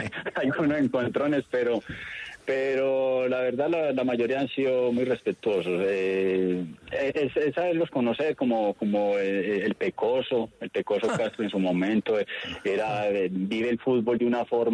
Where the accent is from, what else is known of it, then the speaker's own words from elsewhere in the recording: Remedios, Antioquia, Colombia; Yo le decía, yo soy de Remedio.